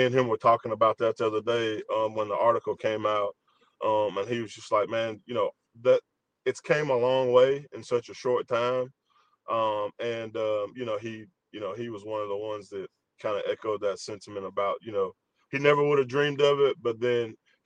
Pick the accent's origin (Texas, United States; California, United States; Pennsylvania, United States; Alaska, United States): Pennsylvania, United States; Philadelphia; my best friend that I grew up with in Philadelphia, we were roommates throughout college